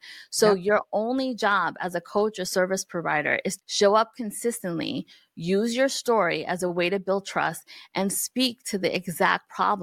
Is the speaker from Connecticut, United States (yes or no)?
no; New York, United States; And I say this with love, but I'm from New York, so brace for impact.